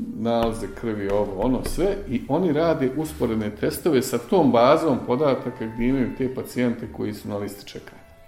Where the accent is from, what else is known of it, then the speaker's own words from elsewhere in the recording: Bosnia & Herzegovina; I taj mehanizam bi kod nas u Bosni, to je malo otežano